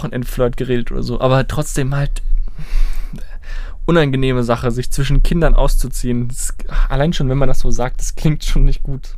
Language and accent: German; Germany; Ja, ich bin made, born, raised. Ich bin German